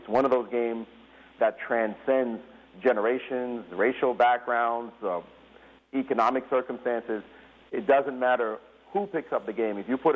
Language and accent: English; Brooklyn, New York, United States; growing up in Brooklyn, New York, playing chess at Brooklyn Technical High School with my friends, going to the parks in Brooklyn, playing the Hustlers